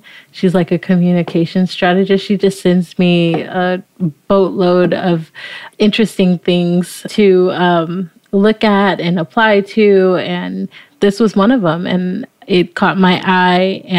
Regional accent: Los Angeles, California, United States; also born or lived in Bellflower / Inland Empire; I was born in Bellflower because we lived in Compton and that's where Kaiser is, right? But I was raised, you know, actually between the IE, so the Inland Empire, and Watts in South Central Los Angeles.

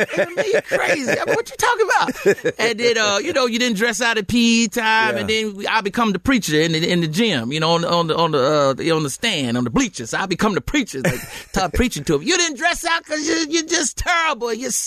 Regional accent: Decatur, Georgia, United States; I'm from Atlanta, Decatur.

